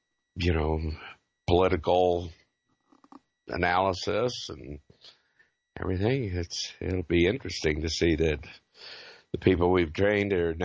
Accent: Oregon, United States; born there; accent: southern accent; I was born here in Oregon, but I worked down south for a long time, kind of picked up a southern accent, and then I go to Australia and pick up a slight Aussie twang

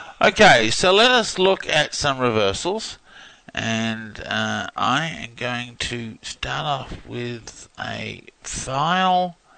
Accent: Australia; seeing I came from the Outback in Australia. Well, born in the near Outback. There you go, that's close enough.

